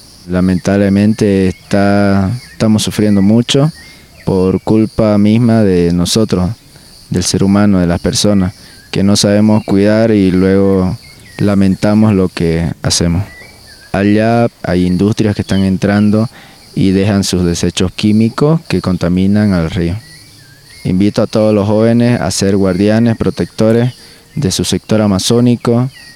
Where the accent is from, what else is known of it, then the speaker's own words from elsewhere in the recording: Buenavista, Santa Cruz, Bolivia; vengo de Buenavista. Buenavista está en la provincia de Chilo, en el departamento de Santa Cruz.